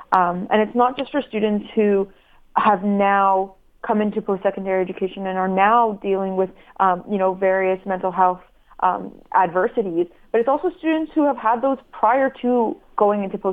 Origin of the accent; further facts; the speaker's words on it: Syria; I'm a Middle Eastern, like, I'm from Syria. I was never raised on, like, taking medications and things like that.